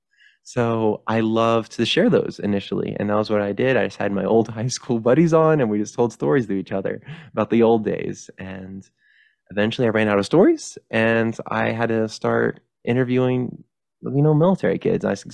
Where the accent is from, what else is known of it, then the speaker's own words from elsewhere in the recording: California, United States; born there; I was born in California, but I haven't really been there much since.